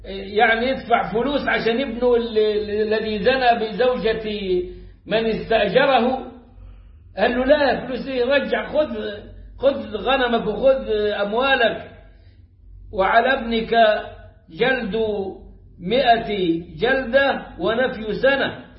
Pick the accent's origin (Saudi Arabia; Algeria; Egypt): Egypt; Upper Egypt